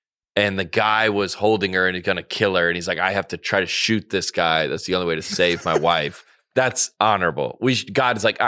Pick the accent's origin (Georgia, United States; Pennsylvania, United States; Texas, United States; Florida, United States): Georgia, United States; Atlanta; I grew up in Atlanta.